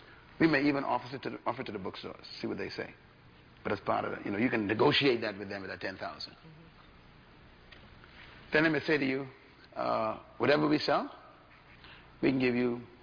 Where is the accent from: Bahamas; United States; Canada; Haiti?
Bahamas; Oh, yeah, I'm from the Bahamas. I'm a crazy man.